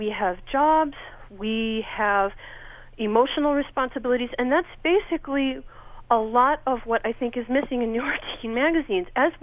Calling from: Bakersfield, California, United States; I'm from Bakersfield, California, and I happen to be 37.

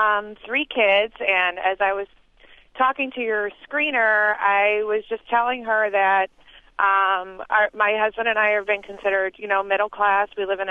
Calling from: Cleveland, Ohio, United States; Yeah, I'm calling from Cleveland.

